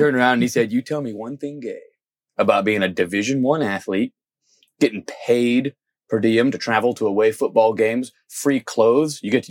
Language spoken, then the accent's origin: English; Ohio, United States; I'm from Ohio.